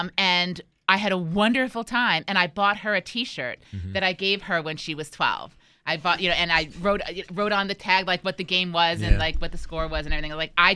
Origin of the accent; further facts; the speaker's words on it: New Jersey, United States; But I'm from New Jersey, and what we do, we make swearing an art.